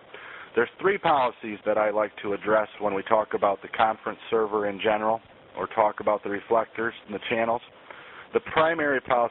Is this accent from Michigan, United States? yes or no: yes; Grand Rapids, Michigan, United States; also born or lived in Byron Center; actually in my hometown, Grand Rapids, Michigan, Byron Center, Michigan, those two areas is where I grew up